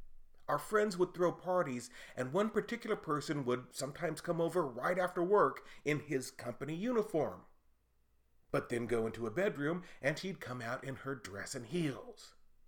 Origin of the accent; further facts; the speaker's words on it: Texas, United States; Not only did it originate in my home state of Texas, but also it's a celebration of freedom.